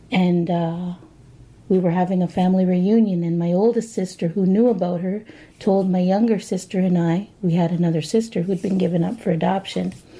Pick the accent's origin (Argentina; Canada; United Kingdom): Canada; Tyendinaga, Ontario; Kunyunkehaga, I'm from the Mohawk Nation. And Tagayantanega or Gundeke Tkidrono means I'm from Tayandanega.